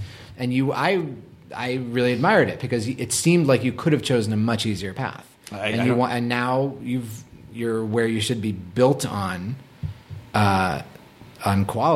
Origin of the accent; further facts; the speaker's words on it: Boston, Massachusetts, United States; Again, I was from Boston. I was not like a cool kid.